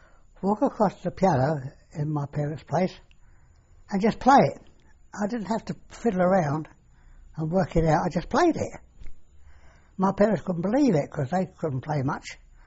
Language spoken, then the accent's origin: English; London, United Kingdom; born there; I was born in the Tenter Ground, which is the Dutch area of the East End, in 1923.